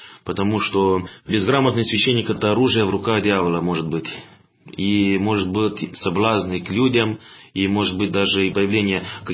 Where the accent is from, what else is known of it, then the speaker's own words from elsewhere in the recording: Moldova; Russian is a second language; несмотря на то, что я молдаванин, но, может, трудно акцент вот по-русскому.